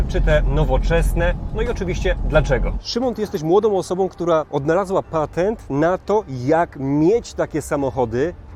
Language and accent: Polish; Kraków, Lesser Poland, Poland; Urodziłem się w Krakowie, większość życia spędziłem w tym mieście